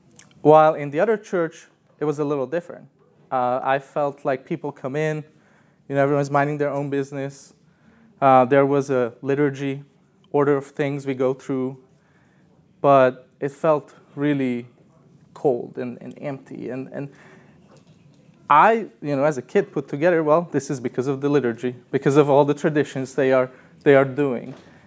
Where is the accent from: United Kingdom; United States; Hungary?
Hungary; English is a second language; moved away; So I grew up in Hungary. I think most of you know that. That's a small, small country in Eastern Europe.